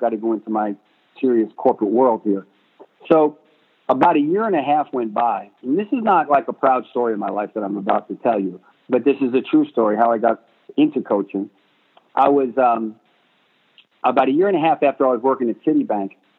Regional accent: New York, United States; also born or lived in Arizona; now in Clearwater, United States; I was from New York. I didn't want to go back up to New York. We were out in Arizona. We wanted to come back to the East Coast. So we went to Clearwater, Florida.

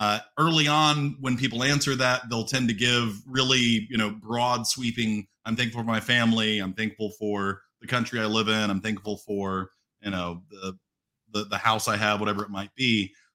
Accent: Fort Worth, Texas, United States; I was born at a young age. And I grew up in the Fort Worth, Dallas Metroplex, youngest of three.

